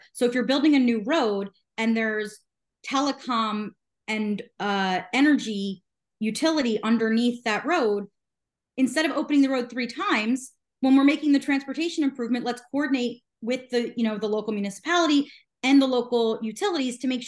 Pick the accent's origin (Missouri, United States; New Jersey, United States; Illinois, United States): New Jersey, United States; I grew up in South Jersey, very near that project